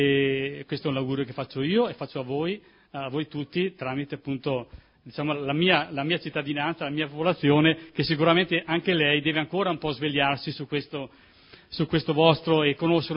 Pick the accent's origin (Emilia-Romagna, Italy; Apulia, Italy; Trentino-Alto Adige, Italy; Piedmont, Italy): Trentino-Alto Adige, Italy; Primiero; ringrazio voi che passate per il mio paese, per il nostro paese, per la comunità di Primiero